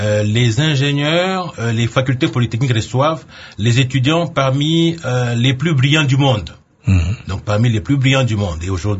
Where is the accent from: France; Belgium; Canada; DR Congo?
DR Congo